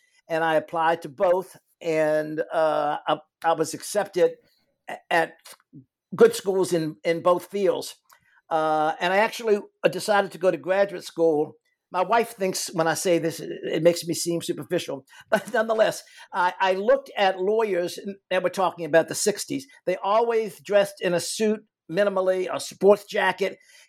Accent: Richmond, Virginia, United States; I grew up in Richmond, Virginia.

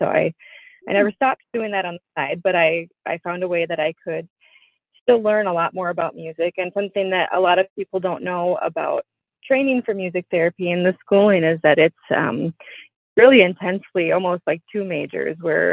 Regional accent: Rochester, Minnesota, United States; I am actually from Rochester, Minnesota, and this is where I grew up and ended up moving back here to practice.

